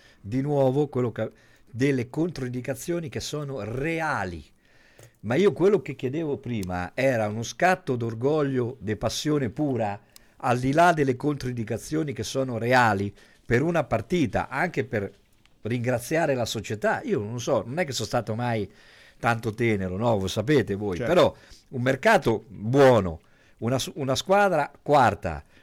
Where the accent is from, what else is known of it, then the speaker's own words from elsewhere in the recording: Ancona, Marche, Italy; da anconetano, mi sento un po' scoglionato dalla risposta della mia città.